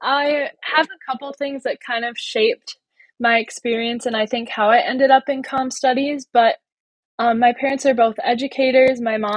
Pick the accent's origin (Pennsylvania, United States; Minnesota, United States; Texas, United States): Minnesota, United States; Eagle Lake; now in Jordan, United States; So I currently live in Jordan, but I grew up in Eagle Lake, Minnesota, which is not far from here, not far from Mankato.